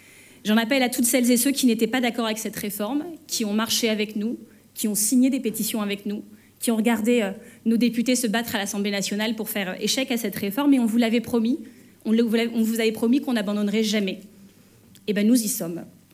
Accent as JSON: {"language": "French", "town": "Hénin-Beaumont", "region": "Hauts-de-France", "country": "France", "tie": "born or raised there", "said": "Je suis originaire d'Hénin-Beaumont, où je vis depuis 37 ans, où je suis élue."}